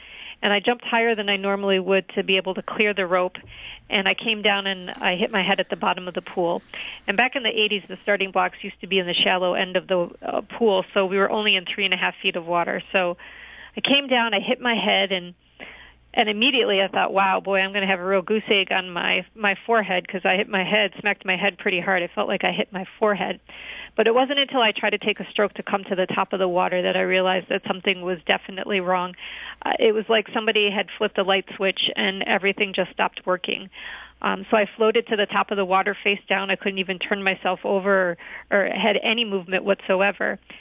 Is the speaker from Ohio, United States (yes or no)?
no; Roseville, Michigan, United States; Sure. I grew up in Roseville, Michigan.